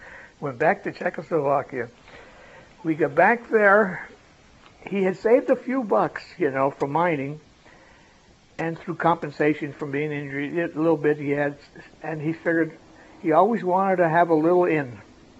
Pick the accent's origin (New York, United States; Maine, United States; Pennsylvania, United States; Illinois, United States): Pennsylvania, United States; Lansford; I was born in February the 25th, 1921, right here in Lansford, up on East Klein Avenue, up in Lansford, place called Provoznik's. The family, well, my people, my mother and father came from Europe.